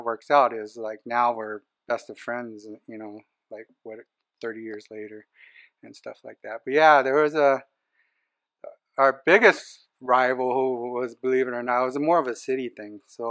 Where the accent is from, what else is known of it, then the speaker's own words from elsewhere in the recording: Gardena, California, United States; And growing up in Gardena